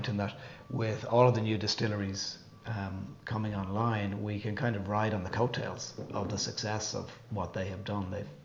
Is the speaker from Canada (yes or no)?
no; Kiltiernan, Leinster, Ireland; because I'm from the other side of Dublin, I'm from Kiltearn, so here's three dubs sitting in East Galway